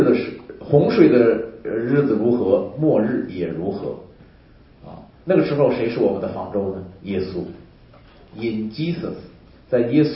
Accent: China; now in United States; 你们知道我在中国大陆长大的，我们都是讲人事，人与人的这个关系学吧

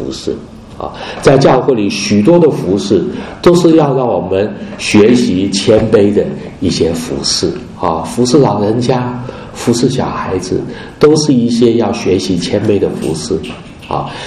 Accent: Chiayi, Taiwan; 我在台湾的南部长大，那么然后我们住的地方是嘉义，离那个乡下很近哈。

